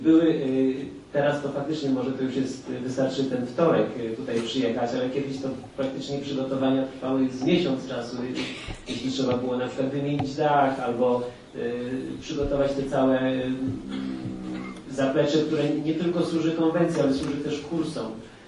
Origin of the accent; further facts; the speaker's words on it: Biłgoraj, Lublin Voivodeship, Poland; pochodzę z Biłgoraja.